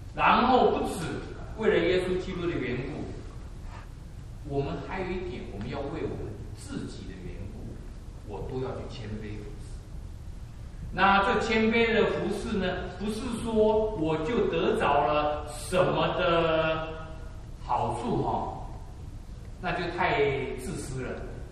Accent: Taiwan; 我在台湾成长，我们台湾有一句话，可能不只是台湾，就是狗眼看人低

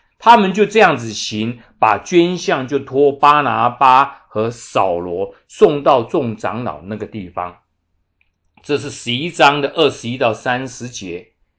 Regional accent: China; 我们中国人常常动不动就先看别人的缺点，往往都说了一些很负面的话，这是我们中国人的一个潜在的毛病。美国人就比在这点就比较好

